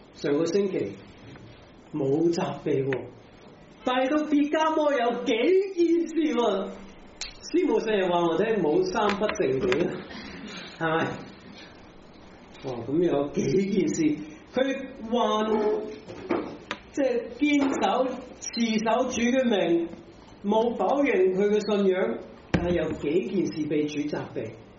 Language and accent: Cantonese; Macau; 所以我哋澳門人一樣同別家摩嘅教會受某啲壓力啦